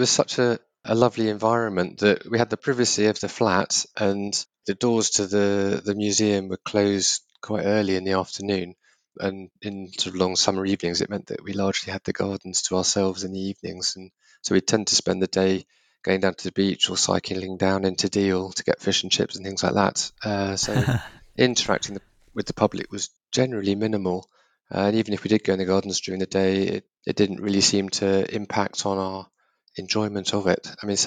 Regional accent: England, United Kingdom; Yes, I think we're very English about it.

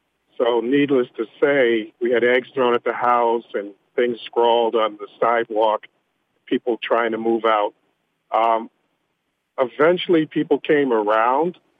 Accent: Connecticut, United States; I grew up in Connecticut, and there was always this myth that segregation was in the South.

